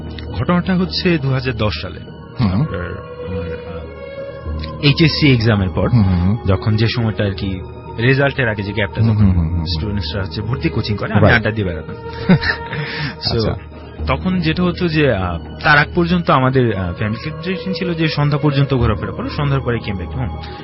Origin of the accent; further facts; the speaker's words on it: Tangail, Dhaka Division, Bangladesh; আমার বেড়ে ওঠা হচ্ছে টাঙ্গাইল শহরে, টাঙ্গাইলে। সো একটা মফস্বল শহরে বড় হওয়ার ফলে আমি শহুরে এবং গ্রামীণ দুটো জীবনের টেস্টই পেয়েছি